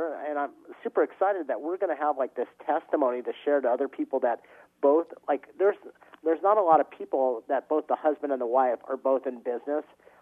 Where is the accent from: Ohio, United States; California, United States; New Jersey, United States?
California, United States; Simi Valley; he found out I grew up in Simi, and, you know, and where I lived